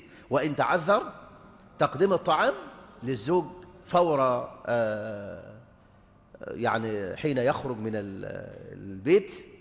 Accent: Egypt; طيب غالب الرجال عندنا في مصر بيبدأوا عملهم الصبح الساعة كام؟

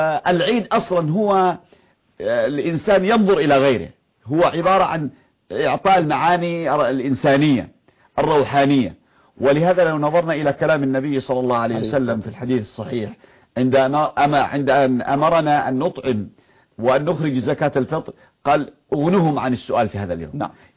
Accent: Yemen; أو عندنا في اليمن

